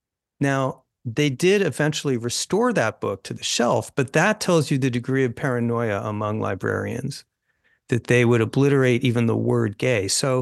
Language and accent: English; Virginia, United States; Senator Tim Kaine of my home state of Virginia